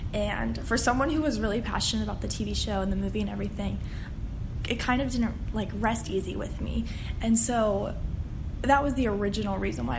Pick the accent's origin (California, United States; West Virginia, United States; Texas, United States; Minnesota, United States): West Virginia, United States; Martinsburg; and I'm from Martinsburg.